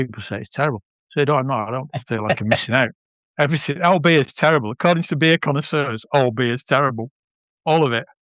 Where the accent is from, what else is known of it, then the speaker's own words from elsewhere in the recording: Bolton, North West England, United Kingdom; We're from Bolton. We think this is nice. Best of Bolton.